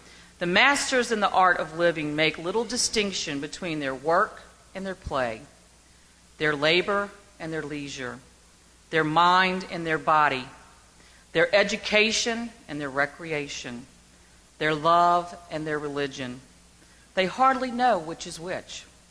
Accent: Bay St. Louis, Mississippi, United States; moved away as an adult; also born or lived in Baltimore; I want to raise my children in my hometown, Bay St. Louis, Mississippi.

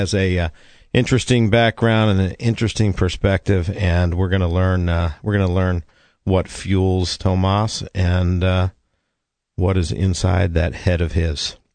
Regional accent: Pennsylvania, United States; we did not have Greek Orthodox churches where I grew up in Pennsylvania.

